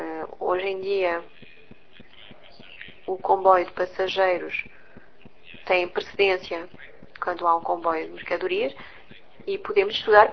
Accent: Italy; eu sou italiano

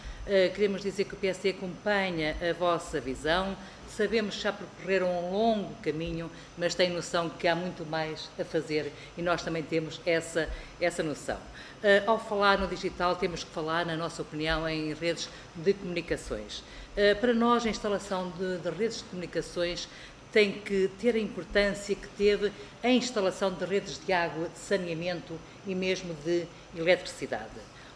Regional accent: Norte, Portugal; eu sou do distrito de Bragança, e muitos do meu distrito, muitos concelhos do meu distrito, nem têm nem 2, nem 3, nem 4G

